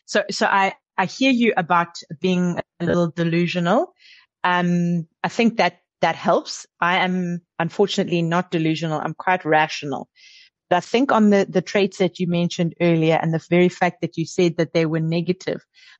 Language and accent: English; South Africa; I grew up in South Africa. I grew up kind of at the time that South Africa became a democracy. And actually, I am the daughter of two politicians